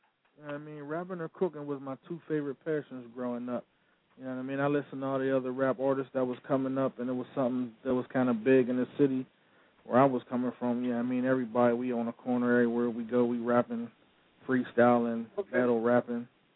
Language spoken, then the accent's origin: English; Pittsburgh, Pennsylvania, United States; I'm from the Steel City. I'm going to still be here once everything blow up. I'm going to stay in the burg.